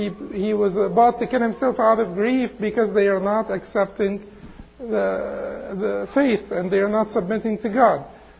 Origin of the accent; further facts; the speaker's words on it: Egypt; I always remember Palestine because it's, you know, I'm from Egypt, so it's, you know, it's our biggest problem.